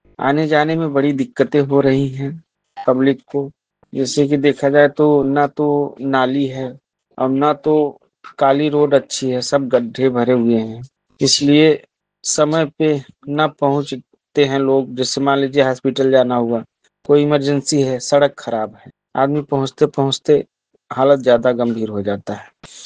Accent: Mirzapur, Uttar Pradesh, India; मैं Mirzapur city block का रहने वाला हूँ।

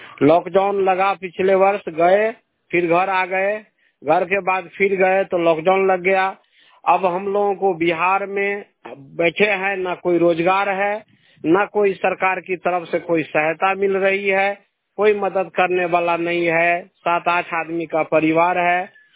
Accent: Khutauna, Bihar, India; also born or lived in Chandigarh; Khutauna, ward number 15, प्रखंड खुटौना, जिला मधुबनी का रहने वाला हूँ।

